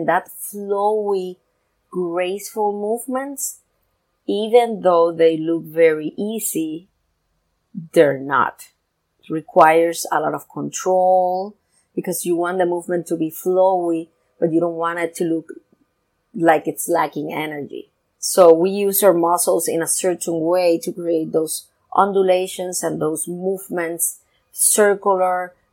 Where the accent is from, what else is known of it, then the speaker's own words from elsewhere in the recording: Puerto Rico; I come from Puerto Rico